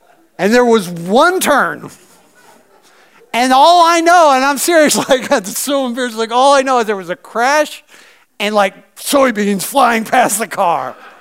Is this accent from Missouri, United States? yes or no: yes; Missouri, United States; The land is completely flat there, where I grew up in Southeast Missouri.